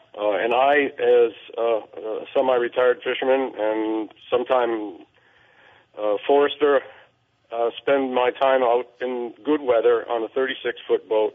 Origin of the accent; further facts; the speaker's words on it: Massachusetts, United States; We were raised on the Cape.